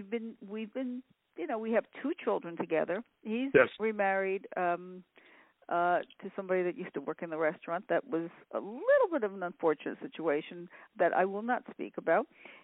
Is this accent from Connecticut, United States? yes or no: no; New York City, New York, United States; now in Los Angeles, United States; I was born in the Bronx, and I lived in Queens.